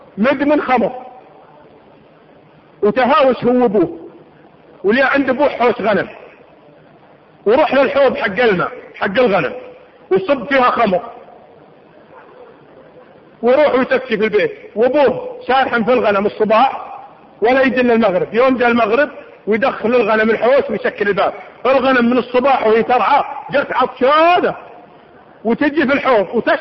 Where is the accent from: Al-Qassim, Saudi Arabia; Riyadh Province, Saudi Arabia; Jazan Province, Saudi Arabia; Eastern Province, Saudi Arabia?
Eastern Province, Saudi Arabia; Dammam; طلعت مرة على الرصيف هنا الكرنيش عندنا في الدمام